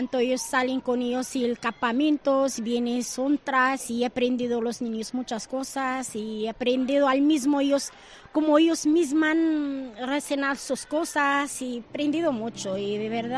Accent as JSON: {"language": "Spanish", "country": "Morocco", "second_language": "Spanish", "moved": "yes", "lives_now": "Spain", "said": "De Marruecos."}